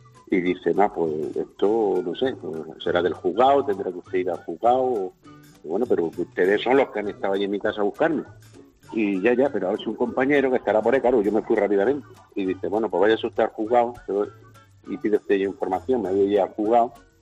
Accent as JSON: {"language": "Spanish", "town": "Talavera de la Reina", "region": "Castilla-La Mancha", "country": "Spain", "said": "yo soy de Talavera de la Reina"}